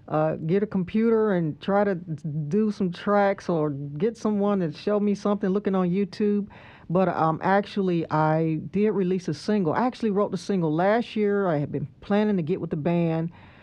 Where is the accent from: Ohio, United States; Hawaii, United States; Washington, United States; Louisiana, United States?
Ohio, United States; Cleveland; Well, my journey has been, I was raised in Cleveland, Ohio, and my introduction to music was through my mother.